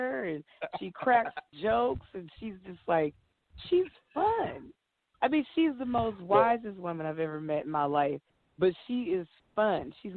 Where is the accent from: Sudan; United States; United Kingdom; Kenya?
United States; Los Angeles, California; Yes, I grew up in California, and my mom is from Yazoo City, Mississippi, and my dad's from Texas. So I have country roots, but I'm an LA girl all the way.